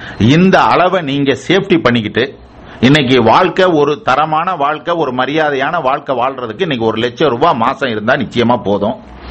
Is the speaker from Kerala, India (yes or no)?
no; Ulagampatti, Tamil Nadu, India; என்னுடைய சொந்த ஊர் வந்து உலகம்பட்டி.